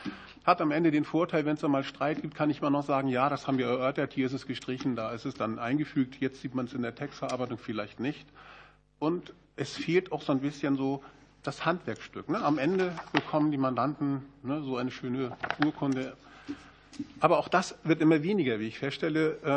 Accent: Schleswig-Holstein, Germany; Moin, meine Damen und Herren. Wie Sie an der Begrüßung erkennen, komme ich aus Schleswig-Holstein.

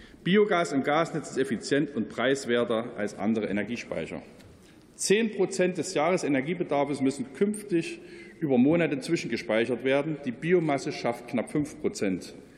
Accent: Thuringia, Germany; Und nicht nur als Thüringer sage ich, Strom muss dort erzeugt werden, wo er verbraucht wird

